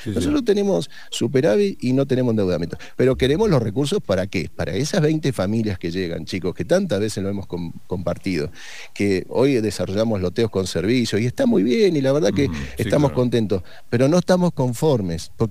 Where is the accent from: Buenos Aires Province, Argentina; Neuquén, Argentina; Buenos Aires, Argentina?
Neuquén, Argentina; somos generosos los neuquinos